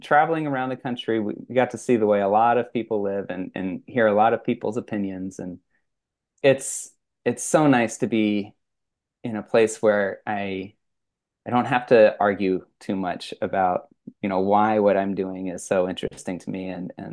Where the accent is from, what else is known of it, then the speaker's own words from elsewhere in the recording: East Coast, United States; So I grew up on the East Coast, and every town there has a little square with all the shops set up around it.